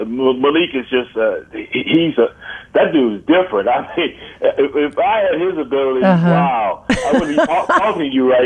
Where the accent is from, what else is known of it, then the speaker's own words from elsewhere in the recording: Texas, United States; And when I was growing up in West Texas, UIL wouldn't allow us to take part in football camps.